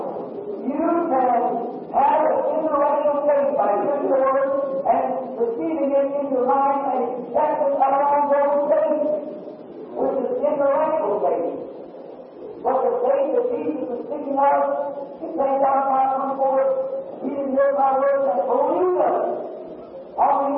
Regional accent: Ireland; I'm an Irish person, my people before we were all Catholic.

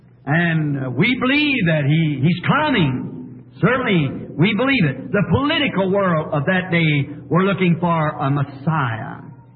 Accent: Arizona, United States; I'm from Arizona.

